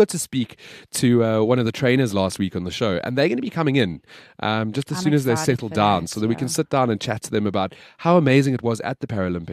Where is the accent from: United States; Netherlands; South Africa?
South Africa; I'm proudly South African